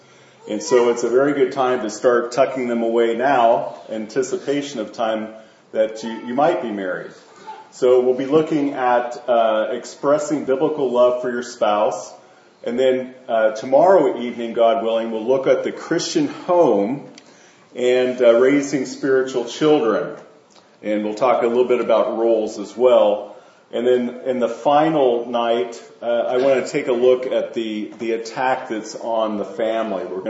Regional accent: Kansas, United States; We're from Kansas, so that's about 1,000 miles, 1,600 kilometers difference.

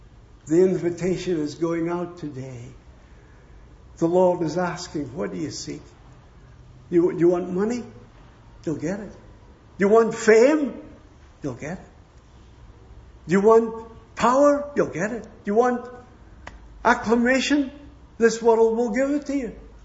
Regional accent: Scotland, United Kingdom; There's a man came, a laboring brother, to my hometown in Scotland

